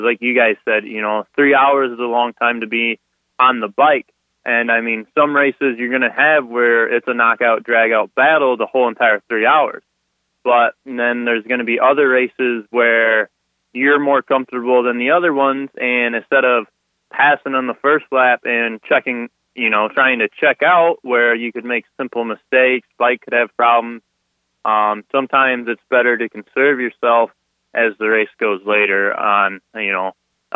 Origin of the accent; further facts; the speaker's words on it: Sterling, Illinois, United States; Yep, I'm from Sterling, Illinois.